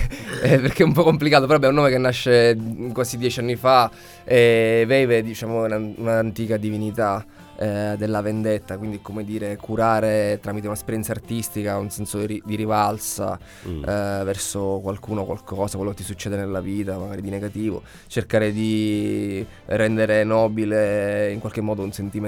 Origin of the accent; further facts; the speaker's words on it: Modica, Sicily, Italy; noi tre siamo di Modica, provincia di Ragusa